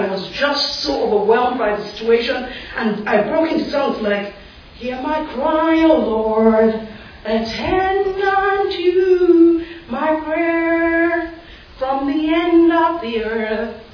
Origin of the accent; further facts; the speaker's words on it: Nigeria; moved away as an adult; now in United States; I'm African, I'm from Nigeria.